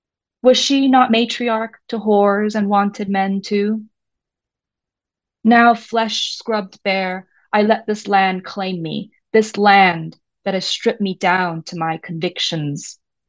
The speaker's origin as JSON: {"language": "English", "region": "Hawaii", "country": "United States", "tie": "born or raised there", "said": "So I grew up in Hawaii, beautiful island called Paradise"}